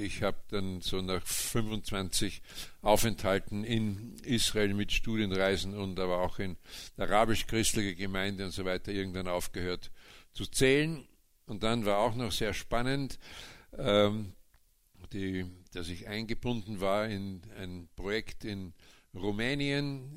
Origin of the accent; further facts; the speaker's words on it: Linz, Upper Austria, Austria; Ich bin Baujahr 1950, gebürtig aus Linz in Oberösterreich. Ich bin in sehr prekären Verhältnissen aufgewachsen, so eine typische Nachkriegskindheit.